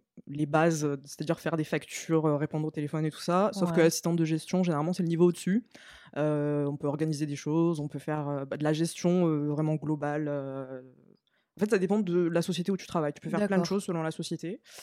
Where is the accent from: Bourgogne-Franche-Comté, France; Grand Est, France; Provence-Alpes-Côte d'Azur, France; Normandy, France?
Provence-Alpes-Côte d'Azur, France; Marseille; j'ai 34 ans. J'habite pas du tout à Paris, ouais, parce que je suis de Marseille normalement.